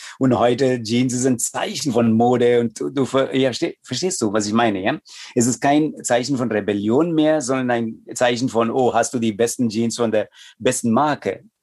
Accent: India; ich möchte auch als Inder und auch als Inder, der hier im Westen lebt, möchte ich wirklich klarstellen.

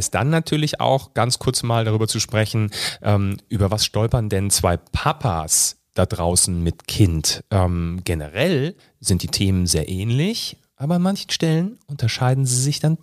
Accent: Rhineland, Germany; dann bin ich tatsächlich im Rheinland geboren und auch aufgewachsen. Die ersten 6 Jahre habe dort eine ganz tolle Zeit eigentlich verbracht.

